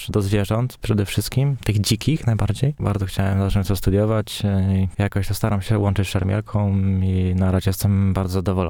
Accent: Warsaw, Masovian Voivodeship, Poland; now in Olsztyn, Poland; bo ja z Warszawy jestem

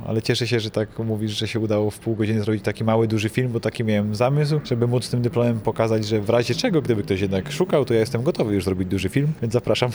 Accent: Wadowice, Lesser Poland, Poland; Ja jestem sam z Wadowic, więc mogę użyć chyba bez krępacji słowa, że są małomiasteczkowy.

